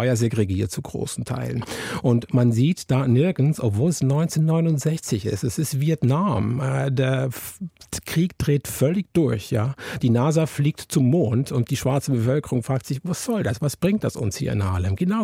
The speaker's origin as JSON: {"language": "German", "region": "Zurich", "country": "Switzerland", "tie": "born or raised there", "said": "Ich habe sie da in meiner Heimatstadt in Zürich gesehen."}